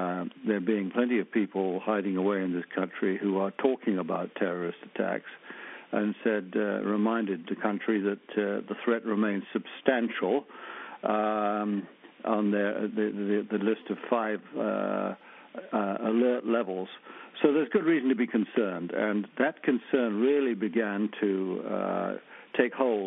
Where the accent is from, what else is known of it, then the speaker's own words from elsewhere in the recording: United Kingdom; I'm a Brit.